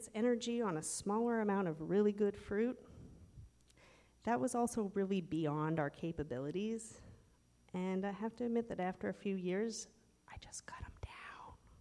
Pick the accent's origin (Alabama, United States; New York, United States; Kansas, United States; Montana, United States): Montana, United States; As a kid growing up in Montana, most of our 27 acres were woods.